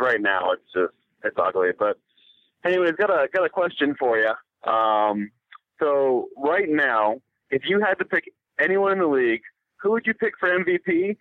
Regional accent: Virginia, United States; now in Salt Lake City, United States; Yeah, I'm originally from Nova, that's why.

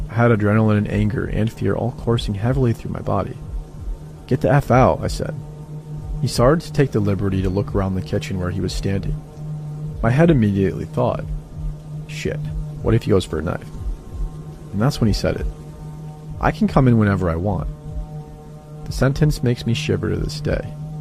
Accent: California, United States; Of course, I'm from California, and of course, I didn't read the lease carefully.

